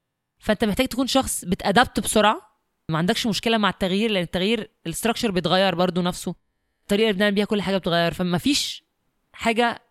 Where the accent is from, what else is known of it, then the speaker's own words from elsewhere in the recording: Egypt; دي مشكله كبيره عندنا في مصر